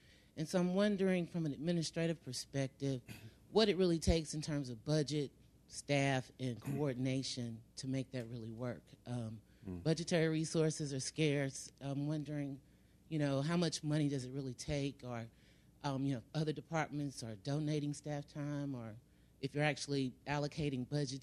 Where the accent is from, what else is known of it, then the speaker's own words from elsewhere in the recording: Louisville, Kentucky, United States; from Louisville Metro Government in Kentucky.